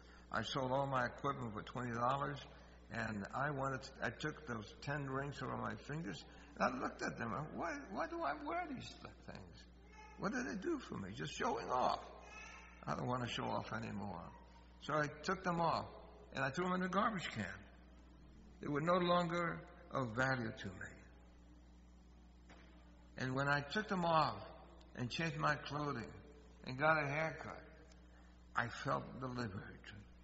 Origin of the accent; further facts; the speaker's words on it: Puerto Rico; I didn't want them to know I was from Puerto Rico.